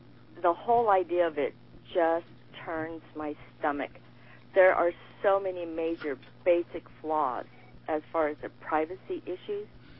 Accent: Long Beach, California, United States; Dr. McConnell, I'm from Long Beach.

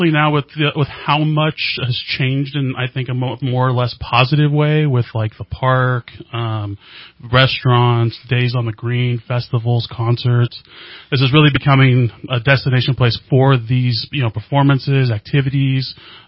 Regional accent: California, United States; I moved up here originally from the Bay Area about in 2005, and then I married up here and got to live the Northern California life.

